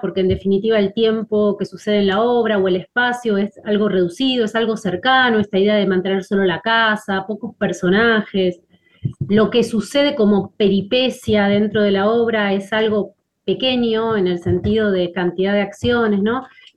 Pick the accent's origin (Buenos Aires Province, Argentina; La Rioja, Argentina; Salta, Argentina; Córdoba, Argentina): Buenos Aires Province, Argentina; Mar del Plata; Yo nací en Mar del Plata y desde Mar del Plata... en los primeros, digamos, años en el colegio empecé a hacer teatro